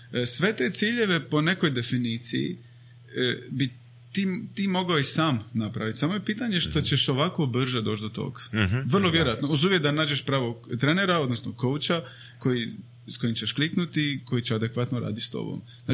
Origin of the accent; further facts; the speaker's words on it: Dalmatia, Croatia; ja sam odrastao u Dalmaciji, nekako je uvijek bilo nemoj izražavati slabost i emociju